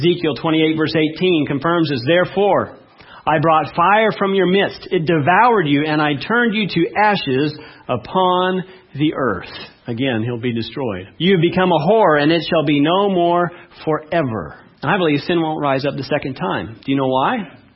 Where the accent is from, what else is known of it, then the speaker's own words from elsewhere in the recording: California, United States; I grew up in California and I remember getting in some fire ant piles.